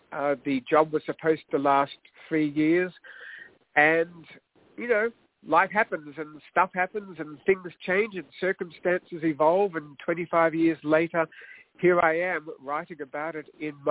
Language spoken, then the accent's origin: English; Melbourne, Victoria, Australia; now in California, United States; Well, I'm from Melbourne, Australia, where I was always a movie-struck kid